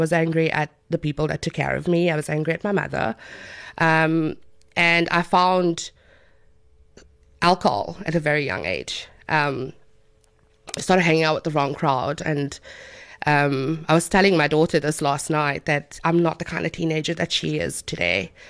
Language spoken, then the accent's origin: English; Cape Town, Western Cape, South Africa; until I was 12 or so, until my mom came to get my sister and I, and we moved to Cape Town. I am from Cape Town, but not, I'm from a really small community outside of Cape Town.